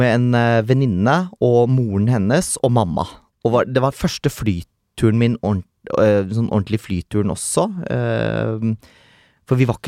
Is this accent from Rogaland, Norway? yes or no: no; Meland, Vestland, Norway; jeg vokste jo opp utenfor Bergen, egentlig litt sånn landlig, en halvtime nord for Bergen. Et sted som da heter Meland kommune